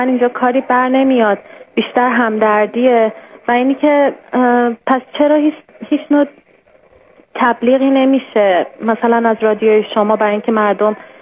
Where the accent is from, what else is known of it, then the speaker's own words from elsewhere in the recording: Iran; این وظیفه ماست به عنوان یک ایرانی،